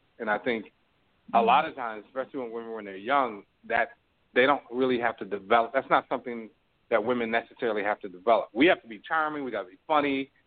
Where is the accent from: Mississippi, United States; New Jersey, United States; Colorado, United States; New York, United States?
New York, United States; because I grew up in New York, there were always women that wore natural hair.